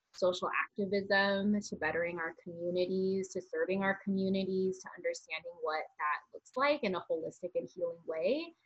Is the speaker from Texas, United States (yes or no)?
no; Palo Alto, California, United States; So I identify as Asian American, specifically Taiwanese American, and I grew up in Palo Alto, which is a very white, very affluent city.